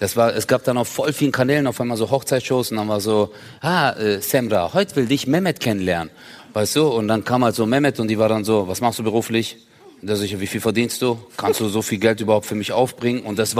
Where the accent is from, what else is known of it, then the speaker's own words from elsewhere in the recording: Turkey; Ich bin ein Türke